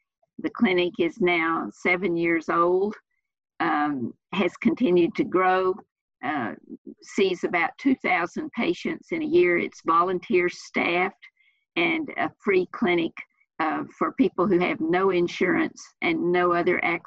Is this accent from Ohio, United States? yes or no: no; Fort Worth, Texas, United States; I grew up in Fort Worth, Texas. This is home.